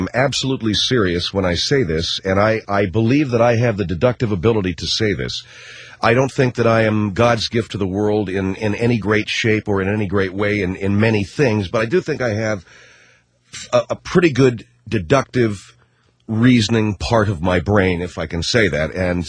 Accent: Arcadia, California, United States; I grew up within just blocks of one of the world's great tracks, Santa Anita. I grew up in Arcadia, California

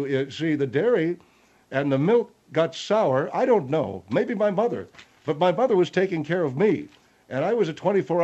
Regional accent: Canandaigua, New York, United States; my father owned a restaurant when I was growing up in Canandaigua.

